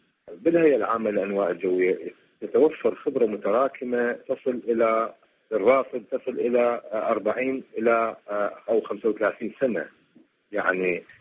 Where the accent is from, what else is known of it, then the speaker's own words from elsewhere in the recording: Iraq; الأشجار والحيوانات الموجودة عندنا بالعراق وحتى بالمنطقة متكيفين إلى درجات حرارة عالية